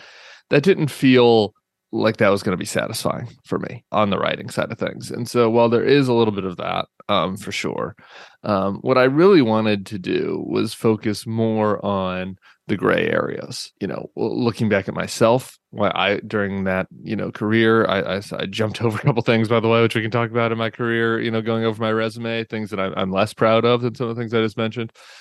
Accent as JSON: {"language": "English", "region": "Colorado", "country": "United States", "tie": "born or raised there", "said": "Sure. So I grew up in Colorado and I started as a young high school kid being a political nerd."}